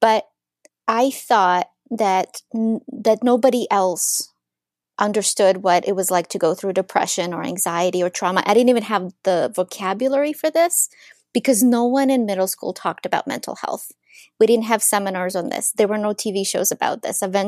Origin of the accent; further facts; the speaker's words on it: Ukraine; now in United States; I was born and raised in Ukraine